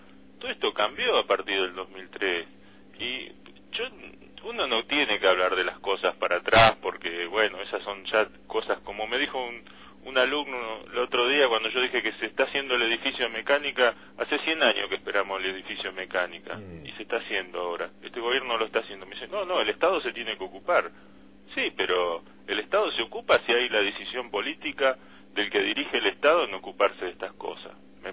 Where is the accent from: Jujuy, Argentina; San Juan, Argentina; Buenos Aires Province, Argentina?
Buenos Aires Province, Argentina; Arroyo Dulce; Yo soy de un pueblo del propio corazón sojero y antemaicero, la mejor tierra de Argentina, mi pueblo de Arroyo Dulce, en el medio de entre Salto y Pergamino.